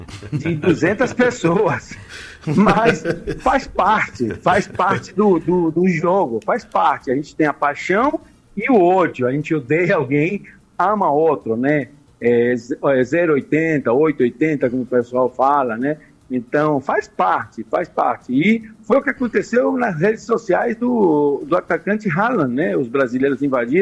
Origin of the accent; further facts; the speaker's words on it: Argentina; eu sou argentino, né? Todo mundo sabe.